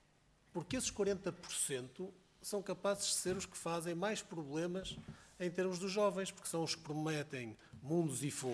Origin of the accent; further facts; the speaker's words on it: Portugal; como consumidor e como português